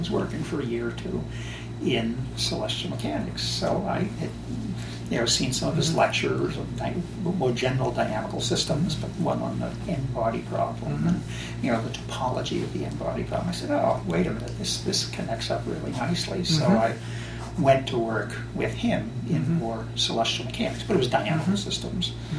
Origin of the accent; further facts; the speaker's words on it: Massachusetts, United States; accent: New England; Yeah. Well, I grew up north of Boston, close to New Hampshire. And in fact, that's where we raised our kids, and more or less the same town, the same town where I grew up.